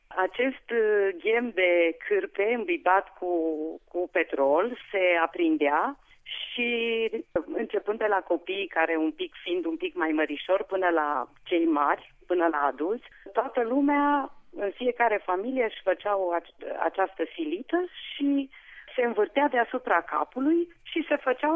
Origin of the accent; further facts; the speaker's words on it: Alba County, Romania; Da, într-adevăr, satul meu este la 2 km de Blaj, practic în această perioadă din 1968 este aparținător municipiului Blaj.